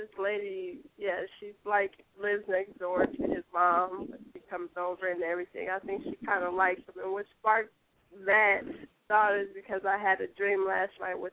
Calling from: Georgia, United States

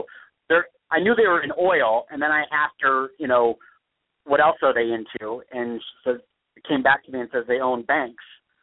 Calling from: California, United States; I'm calling from California.

